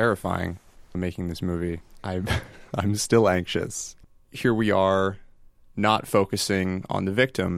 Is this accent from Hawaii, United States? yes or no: no; Boston, Massachusetts, United States; We're from Boston.